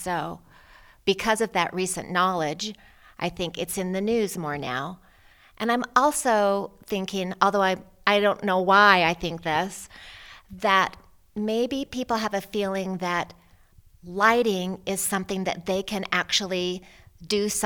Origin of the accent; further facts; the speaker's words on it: Utah, United States; also born or lived in Idaho, United States; We grew up in Utah, and in Idaho